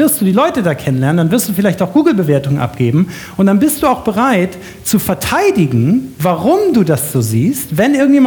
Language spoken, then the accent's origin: German; Leipzig, Saxony, Germany; für uns als Leipziger des 21. Jahrhunderts oft sehr kritisch gesehen wird